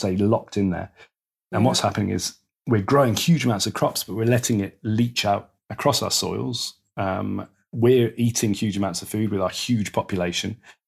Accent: United Kingdom; Probably British, so I don't offend anyone because I am British, right?

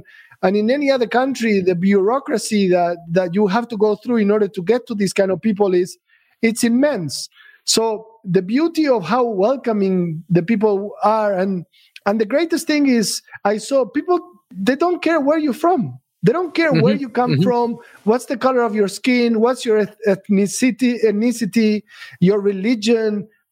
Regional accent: Argentina; now in Dubai, United Arab Emirates; When I first came here 15 years ago, I'm from Argentina

